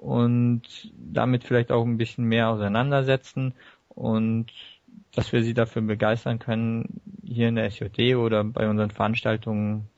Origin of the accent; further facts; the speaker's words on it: Munich, Bavaria, Germany; bin 27 Jahre alt, komme aus München, geboren in Foggerasch, aber wohnhaft in Großschenk gewesen.